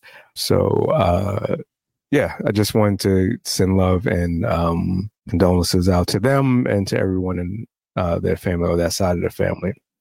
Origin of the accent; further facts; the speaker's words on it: Brooklyn, New York, United States; maybe just because I grew up in Brooklyn and just Bed-Stuy, Clinton Hills, those, and Fort Greene, those are like my stomping grounds.